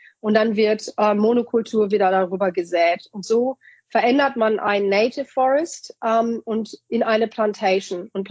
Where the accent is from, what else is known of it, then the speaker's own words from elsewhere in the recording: New South Wales, Australia; Was zum Beispiel bei uns in Australien jetzt gemacht wird oder in New South Wales.